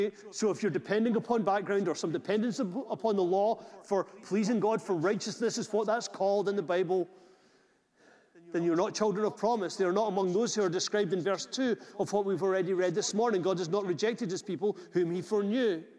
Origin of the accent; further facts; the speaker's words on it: Scotland, United Kingdom; well, we come from Scotland, so Scotland is historically a Christian nation